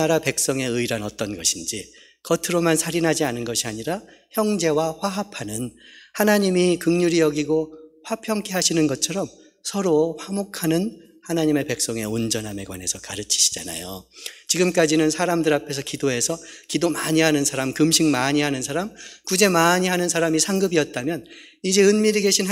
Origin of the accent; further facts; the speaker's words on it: Daejeon, South Korea; 저희 큰 집은 시골이었습니다. 지금 유성인데요. 전 대전에서 자랐고